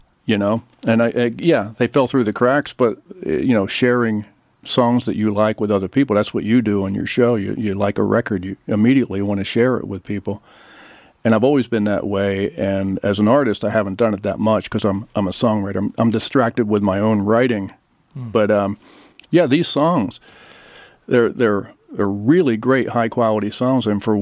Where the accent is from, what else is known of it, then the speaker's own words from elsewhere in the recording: Philadelphia, Pennsylvania, United States; You know, I grew up in the Philadelphia area, so doo-wop and Cameo Parkway were, you know, the first things I heard.